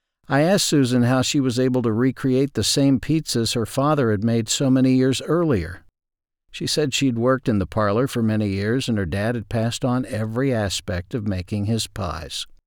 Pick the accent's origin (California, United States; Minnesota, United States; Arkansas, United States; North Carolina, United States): Arkansas, United States; Ashdown; Growing up in Ashdown, Arkansas, we had some great places to eat.